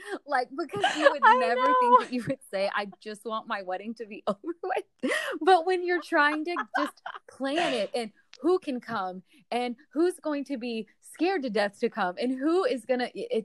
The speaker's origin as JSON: {"language": "English", "region": "Texas", "country": "United States", "said": "But then also, okay, y'all, we're from Texas. Remember, it gets so hot."}